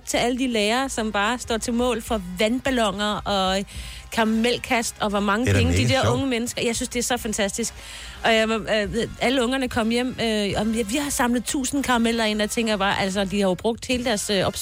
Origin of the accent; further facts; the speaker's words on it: Central Denmark Region, Denmark; Og jeg er mest fra Midtjylland.